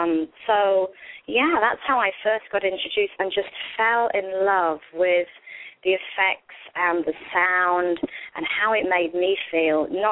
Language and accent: English; England, United Kingdom; I was born and raised in England on a farm and grew up very much in nature